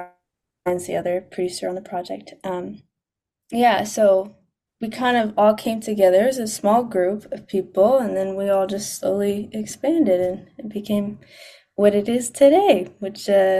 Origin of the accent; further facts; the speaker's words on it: Whistler, British Columbia, Canada; I'm like from Whistler, Vancouver